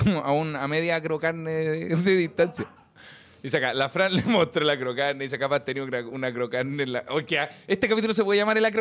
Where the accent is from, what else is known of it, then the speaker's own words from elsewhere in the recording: Valparaíso, Chile; Somos de Valparaíso.